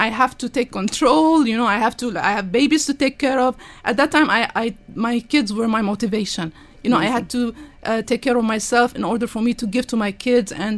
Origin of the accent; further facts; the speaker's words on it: Lebanon; I grew up in Lebanon during the war, and the war ended and I immediately lost my leg.